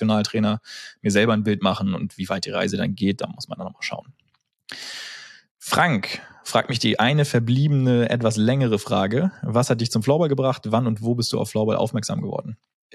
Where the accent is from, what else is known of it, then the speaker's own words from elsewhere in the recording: Flensburg, Schleswig-Holstein, Germany; Und dann wurde in Flensburg, wo ich herkomme, quasi eine, also da gab es immer den